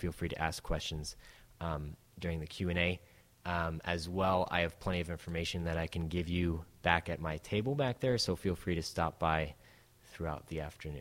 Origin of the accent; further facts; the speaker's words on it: Northeast, United States; I grew up in the Northeast U.S., so it was farther for me, and I made it out there.